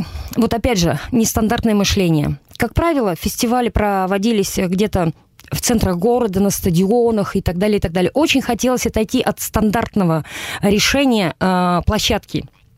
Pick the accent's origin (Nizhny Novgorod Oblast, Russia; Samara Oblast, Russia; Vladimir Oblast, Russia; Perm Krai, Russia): Perm Krai, Russia; Perm; я сама пермяк, я пермячка, я искренне и трепетно люблю и город, и край